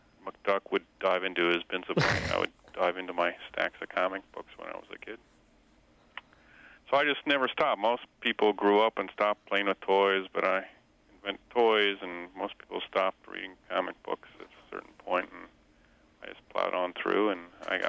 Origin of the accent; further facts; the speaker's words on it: Midwest, United States; Well, I grew up in the Midwest in the U.S. of A.